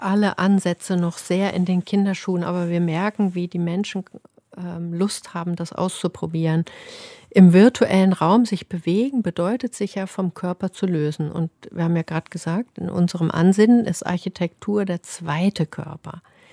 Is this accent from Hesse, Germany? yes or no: yes; Kassel, Hesse, Germany; Also geboren bin ich in Kassel, ich bin eine Kasselanerin und da war die Mietwohnung mit Kontakt zum Auepark und zur Kunstakademie